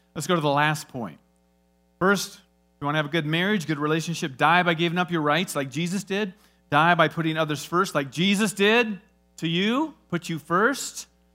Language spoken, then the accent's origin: English; Iowa, United States; I'm from Iowa. Let me give you a seed illustration.